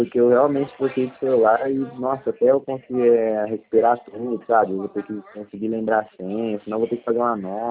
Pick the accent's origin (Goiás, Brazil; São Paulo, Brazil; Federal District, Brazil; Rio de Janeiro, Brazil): São Paulo, Brazil; Ribeirão Preto; Eu sou de Ribeirão Preto.